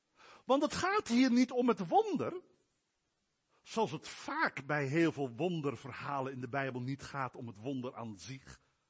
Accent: Drenthe, Netherlands; Bij ons in Drenthe hebben we ook nog een beetje die verhouding met Den Haag.

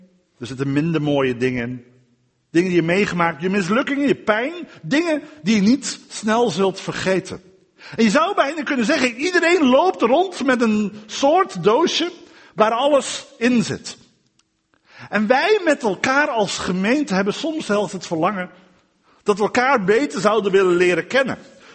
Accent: Dordrecht, South Holland, Netherlands; Ik ben een Dordtenaar

